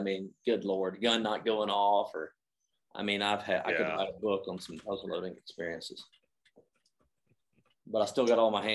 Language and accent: English; the South, United States; Yeah, I grew up in the South